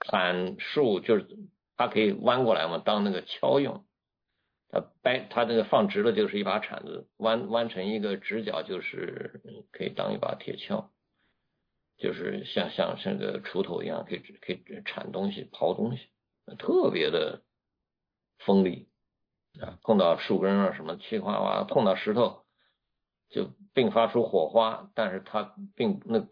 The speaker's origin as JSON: {"language": "Chinese", "country": "China", "tie": "born or raised there", "moved": "yes", "said": "以前我们小时候在中国用到美国的东西"}